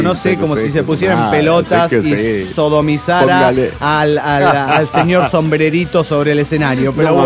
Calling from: Managua, Nicaragua; de Managua, Nicaragua.

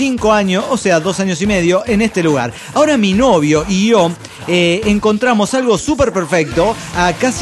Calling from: Atlanta, Georgia, United States; de Atlanta, Georgia.

